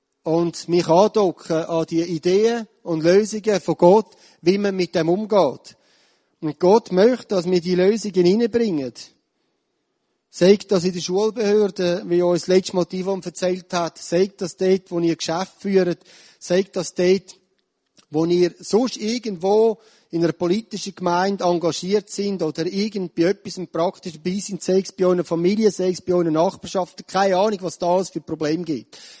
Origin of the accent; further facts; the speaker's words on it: Switzerland; Wir sind heute als Schweizer stolz auf einen stabilen Staat